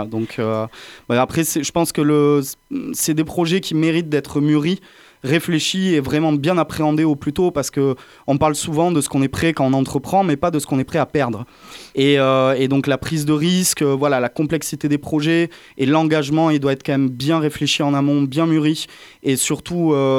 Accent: Montpellier, Occitanie, France; moi, à la base, je suis un Montpelliérain pur souche et étudiant à l'Université de Montpellier.

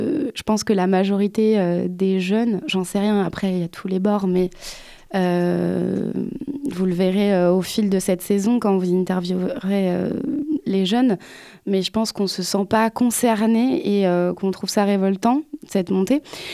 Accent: Paris, Île-de-France, France; now in Montpellier, France; j'habite à Montpellier depuis 4 ans et j'ai grandi à Paris.

